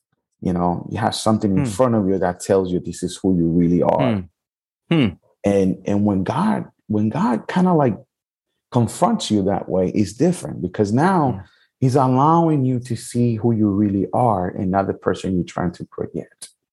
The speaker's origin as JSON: {"language": "English", "country": "Puerto Rico", "tie": "born there", "said": "I was born in Puerto Rico."}